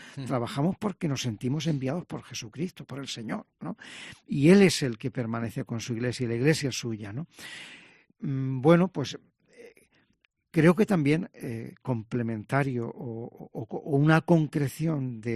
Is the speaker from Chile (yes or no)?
no; Madridejos, Castilla-La Mancha, Spain; moved away as an adult; now in Andalusia, Spain; las raíces del pueblo natal pues uno las lleva, ¿no? Pero yo salí con 18 años de Madridejos a trabajar a Madrid.